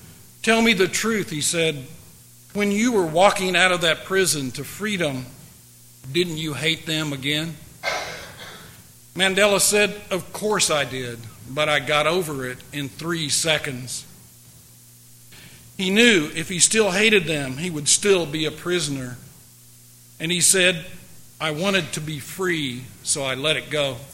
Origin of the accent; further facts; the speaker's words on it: United States; As an American, I realize that our country has had its own problems